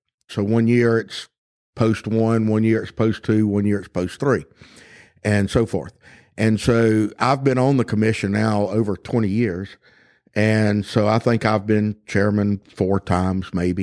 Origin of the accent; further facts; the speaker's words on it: Hawkinsville, Georgia, United States; I was born in Hawkinsville, Georgia, September 9th, 1964. Been here all my life. Other than 2 years up at Georgia Tech, I've lived here my entire life.